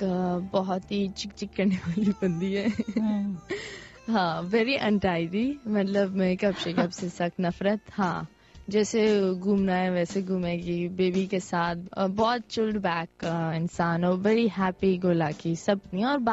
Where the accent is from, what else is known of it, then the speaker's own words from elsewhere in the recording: Zimbabwe; میں زمبابوے میں پلی بڑی ہوں